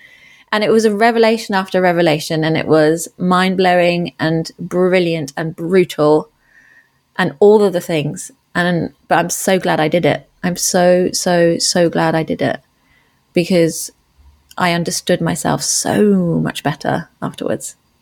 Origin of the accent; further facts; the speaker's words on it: Germany; born there; English is a second language; I was born in Germany and English wasn't my first language.